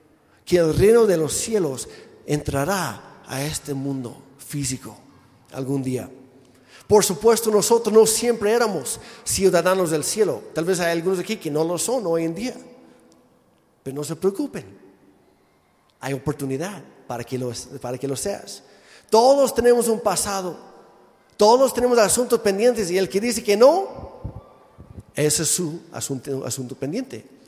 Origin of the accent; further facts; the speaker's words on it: Mexico; Como yo soy mexicano, tengo que vivir de acuerdo a la ley mexicana